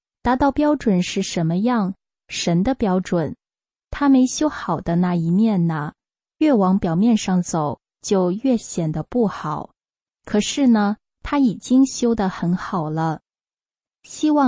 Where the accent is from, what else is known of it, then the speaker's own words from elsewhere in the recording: China; moved away; 我从中国来的时候带着很多执着和在中国养成的观念